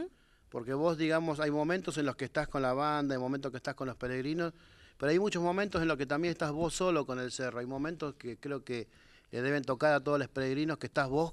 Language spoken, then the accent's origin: Spanish; Buenos Aires, Argentina; Yo soy de Buenos Aires, pero vivo hace muchos años en el norte